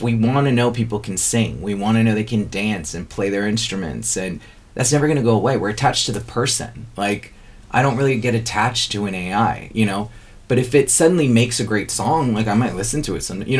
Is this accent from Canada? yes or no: no; United States; I'm from America, so I'm like, faith.